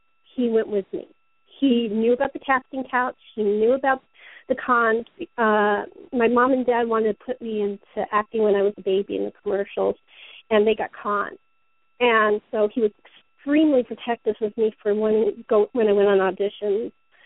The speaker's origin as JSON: {"language": "English", "region": "California", "country": "United States", "tie": "born or raised there", "said": "which I grew up in California. I had never heard the term before."}